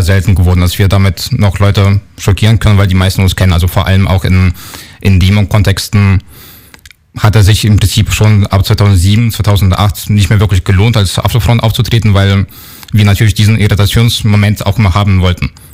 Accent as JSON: {"language": "German", "town": "Leipzig", "region": "Saxony", "country": "Germany", "tie": "born or raised there", "said": "Ich bin selbst auf den Demos in Leipzig groß geworden."}